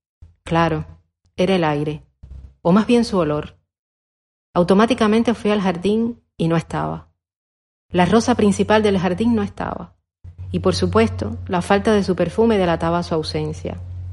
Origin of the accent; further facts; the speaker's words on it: Cuba; Como buen cubano que soy y que a mi vez pasé por el servicio militar